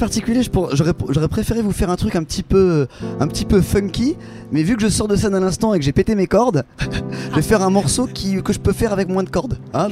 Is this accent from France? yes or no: yes; Normandy, France; moved away as an adult; now in Geneva, Switzerland; je suis j'ai grandi en Normandie, et puis ça fait 12 ans que je suis à Genève.